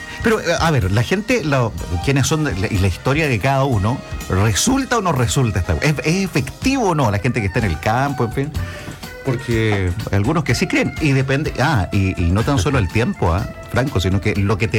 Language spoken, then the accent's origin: Spanish; Río Bueno, Los Ríos, Chile; soy de Los Ríos, de la región de Los Ríos.